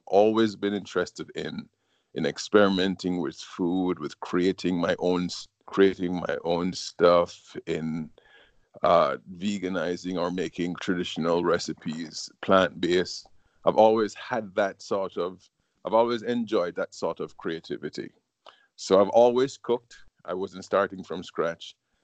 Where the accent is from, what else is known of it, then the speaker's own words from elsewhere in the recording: Jamaica; Growing up in Jamaica in the 70s